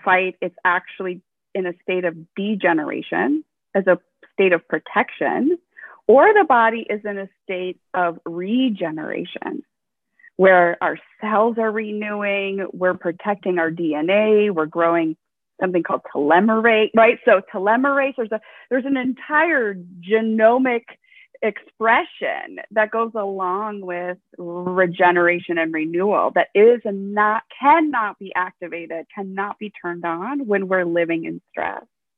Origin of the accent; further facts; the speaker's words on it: Minnesota, United States; I grew up in Minnesota.